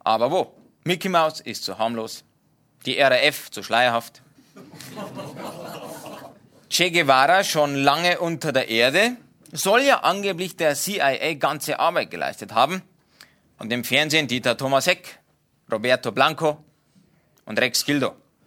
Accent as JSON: {"language": "German", "region": "Bavaria", "country": "Germany", "tie": "born or raised there", "said": "Ich bin geboren und aufgewachsen in Niederbayern."}